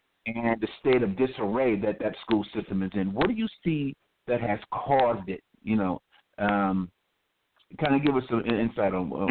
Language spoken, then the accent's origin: English; Rockland, United States; moved away; Though I'm from Rockland, I haven't lived there since